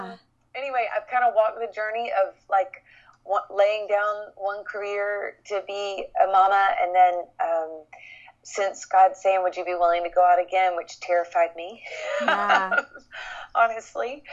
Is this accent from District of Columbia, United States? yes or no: no; Nashville, Tennessee, United States; So I grew up here in Nashville, Tennessee, and it's where I live now